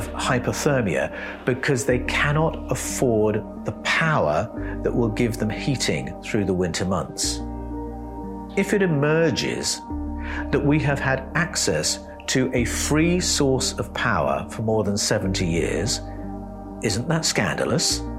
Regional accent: United Kingdom; where I grew up in Great Britain

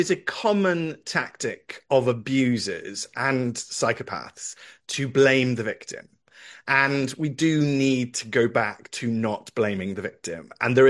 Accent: United Kingdom; because we're British and we're not racist, and we never really were.

